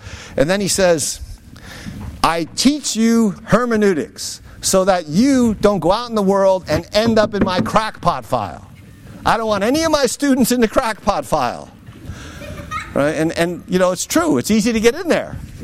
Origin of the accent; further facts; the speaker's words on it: New York, United States; You know, we're from New York, right? So we're from the New York City market. That's where we came from, which meant, you know, the news we got was New York City news because we're close to the city.